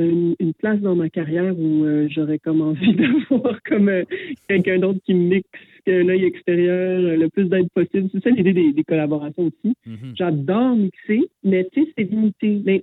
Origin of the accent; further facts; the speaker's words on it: Montreal, Quebec, Canada; also born or lived in Lanaudière; Tu sais, j'ai grandi à Montréal, puis j'ai rapidement fait en sorte de passer mes étés, mes temps libres, de me trouver des jobs à l'extérieur de la ville